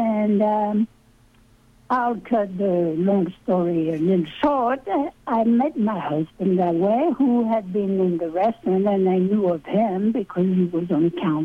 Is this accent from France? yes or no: yes; France; English is a second language; moved away; I'm a woman. I came from France.